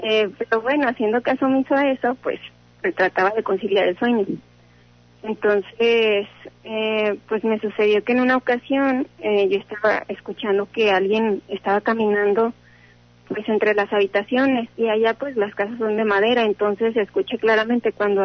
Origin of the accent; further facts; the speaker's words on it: Aguascalientes, Mexico; Bueno, yo soy de aquí de Aguascalientes.